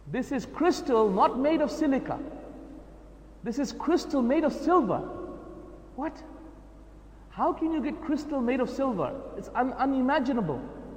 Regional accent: Australia; you know, I'm from Australia

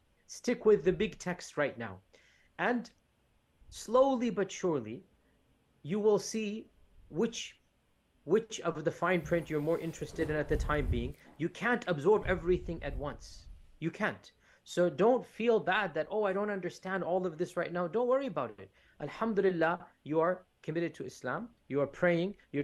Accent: Texas, United States; I am from Texas, but unfortunately, I don't speak Spanish, which is not something typical. Most people in Texas do speak Spanish, but unfortunately, I do not speak Spanish.

